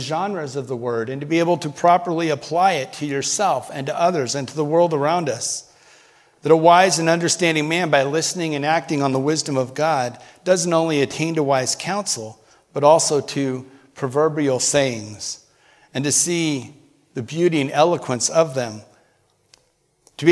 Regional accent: New Jersey, United States; For example, we're from South Jersey and it's Philadelphia area

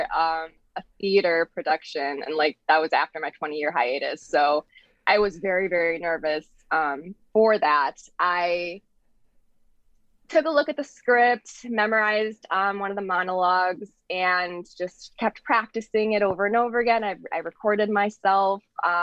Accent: Pennsylvania, United States; The play was actually set in Pennsylvania, and like I mentioned, I'm originally from Pennsylvania, so a lot of, you know, relatable factors there.

